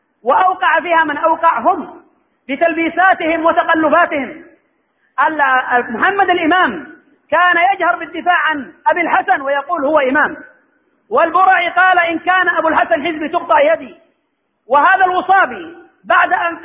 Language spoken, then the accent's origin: Arabic; Yemen; في بلادنا اليمن الميمون